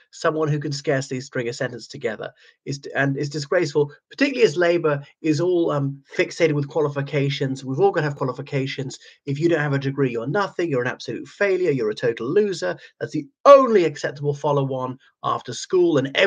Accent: Ireland; from Ireland.

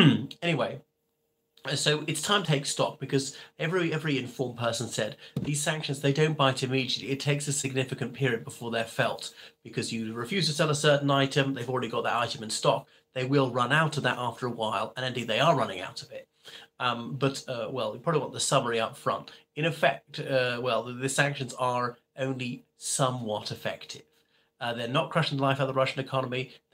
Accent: Ireland; respected viewers … from Ireland, and I wish to assure you I'm not English, notwithstanding the hat

